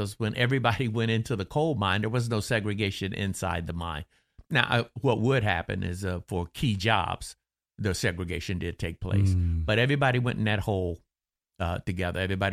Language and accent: English; Affinity, West Virginia, United States; born there; I was born in Affinity, West Virginia, which is a coal camp. My father was a coal miner, and I was born in a one-room coal mining kind of shack.